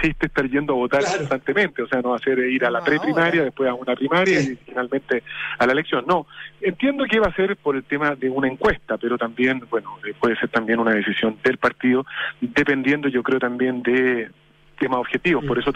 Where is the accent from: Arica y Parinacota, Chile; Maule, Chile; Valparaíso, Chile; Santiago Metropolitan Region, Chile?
Santiago Metropolitan Region, Chile; Vitacura; nosotros sí somos de Vitacura